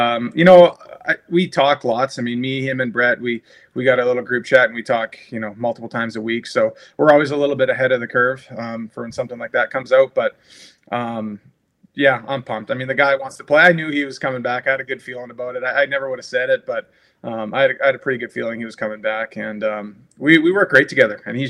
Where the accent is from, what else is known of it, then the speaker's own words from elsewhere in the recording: Saskatchewan, Canada; if I'm going to come back, you know, I want to play for my hometown. I want to play for Saskatchewan.